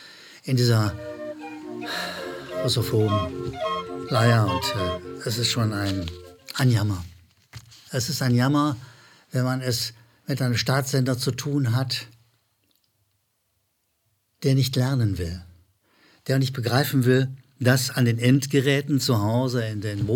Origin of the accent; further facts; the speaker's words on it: Rhineland, Germany; Ich wiederhole, als Rheinländer habe ich Probleme mit Zuschauerzuschriften.